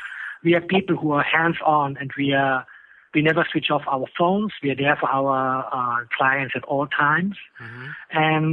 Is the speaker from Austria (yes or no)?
yes; Austria; now in Thailand; I am actually from Austria, and I do have the privilege to live and work here in Thailand since about 24 years.